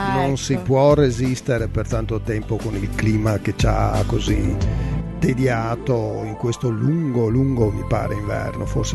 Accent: Verona, Veneto, Italy; io sono veronese doc, sono nato a Verona nel lontano gennaio del 1950 e sono nato nella stessa casa dove attualmente abito, che fu la casa del nonno, poi di mio padre, e attualmente è la mia. E quindi sono fortemente legato a Verona

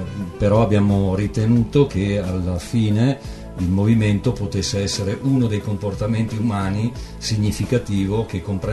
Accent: Verona, Veneto, Italy; also born or lived in Bolzano; sono nato a Bolzano e i miei genitori si sposarono su una loro di Carezza. Così vivo, poi nonostante siamo arrivati a Verona quasi subito, io avevo pochi anni.

